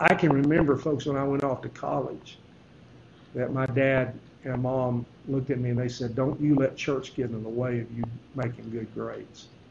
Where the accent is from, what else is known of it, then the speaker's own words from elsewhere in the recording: Texas, United States; I grew up in West Texas. I was used to tornadoes and wind storms and hail storms.